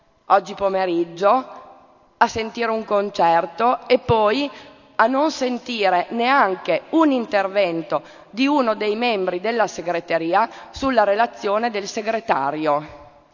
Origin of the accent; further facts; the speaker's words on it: Parma, Emilia-Romagna, Italy; io vengo da Parma